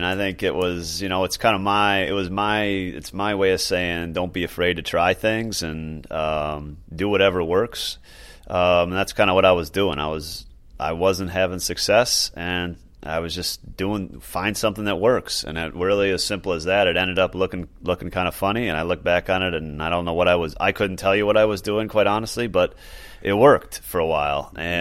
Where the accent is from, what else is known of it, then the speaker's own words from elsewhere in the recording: Milwaukee, Wisconsin, United States; I grew up in Milwaukee, and baseball in Milwaukee is important to me.